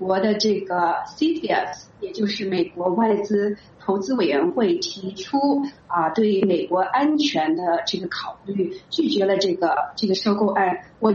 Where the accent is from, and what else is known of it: China